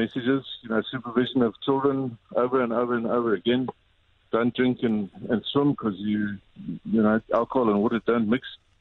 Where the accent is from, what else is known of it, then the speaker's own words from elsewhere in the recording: Camps Bay, Western Cape, South Africa; I grew up in Camps Bay.